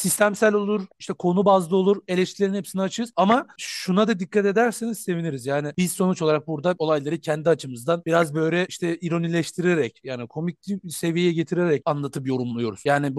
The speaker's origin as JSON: {"language": "Turkish", "region": "Trabzon", "country": "Turkey", "said": "Zaten ben Trabzonluyum bir damarım var."}